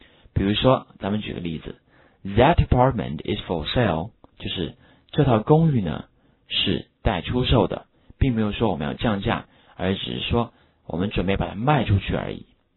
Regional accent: China; 所以的话这一点的话和我们中国人是不大一样的

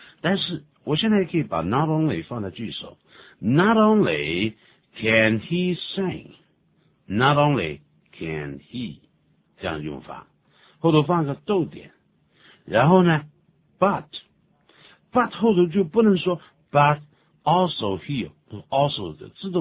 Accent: China; Bruce 呢显然被我们中国人影响了，对不对啊？

